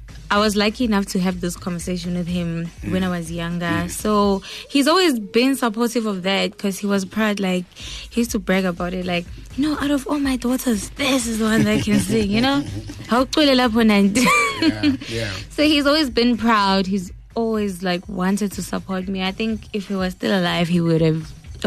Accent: Soweto, Gauteng, South Africa; also born or lived in Eastern Cape; Born in Eastern Cape and raised in Soweto. Raised by my grandmother.

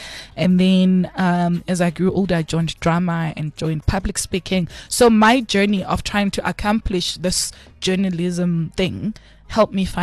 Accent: Bulawayo, Zimbabwe; I was born in Zim. So I was in Zim in Kwabulawayo, Kontutuziyathunqa.

